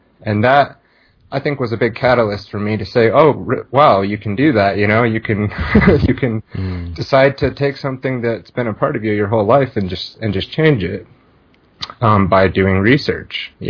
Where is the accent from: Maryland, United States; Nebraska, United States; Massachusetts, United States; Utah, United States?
Utah, United States; Farmington; I'm from Utah. I was born and raised in Farmington, Utah, in the LDS church. I went to public schools.